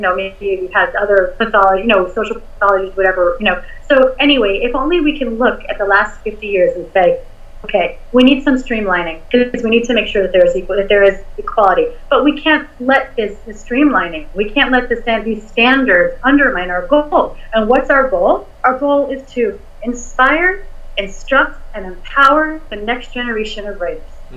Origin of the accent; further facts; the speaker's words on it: New York City, New York, United States; So, I grew up in the New York City public school system